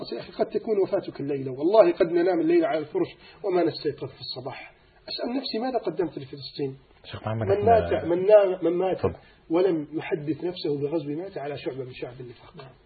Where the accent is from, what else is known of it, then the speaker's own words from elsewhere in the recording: Alexandria, Alexandria Governorate, Egypt; حتى لدرجة أنهم لم يستطيعوا توديعه على الشاطئ عندنا في الإسكندرية